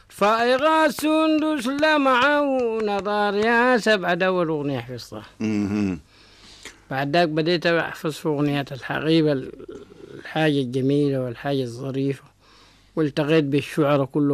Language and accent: Arabic; Sudan; ولدت في الغريه دي وطلعت فيها وتربيت فيها،